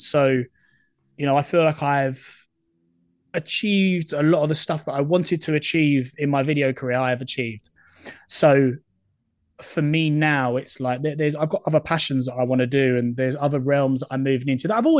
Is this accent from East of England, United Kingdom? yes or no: yes; East of England, United Kingdom; I was playing the under 18 circuit where I grew up in Essex.